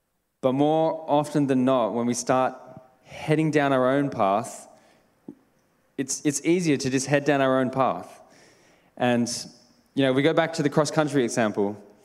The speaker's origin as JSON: {"language": "English", "town": "Mundaring", "region": "Western Australia", "country": "Australia", "tie": "born or raised there", "said": "because I grew up in Western Australia, in Mundaring, it was like a very hilly area."}